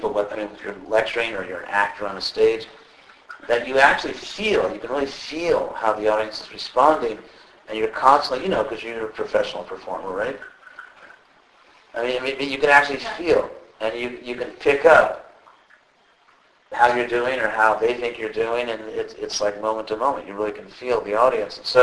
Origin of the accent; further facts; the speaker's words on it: California, United States; I'm from Southern California, so I always meet actors there.